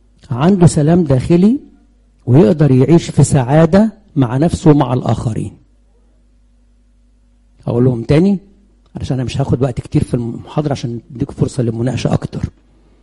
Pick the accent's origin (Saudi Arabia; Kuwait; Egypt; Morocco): Egypt; من ضمن الحاجات اللي بتلخبط الدنيا عندنا في مصر بالتحديد إن الأدوار مش واضحة